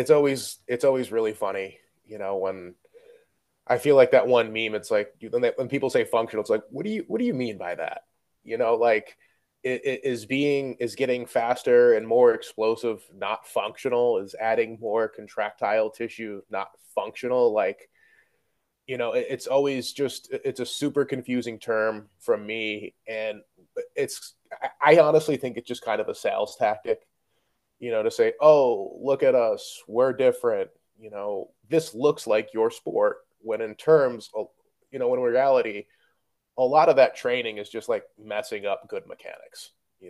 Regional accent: Syracuse, New York, United States; I'm from the Syracuse area.

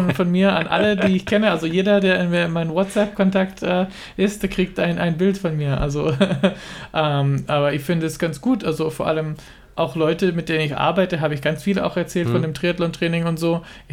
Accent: Israel; ich bin auch in Israel aufgewachsen, da hast du so Temperaturen von 30, 40 Grad und 90% Luftfeuchtigkeit

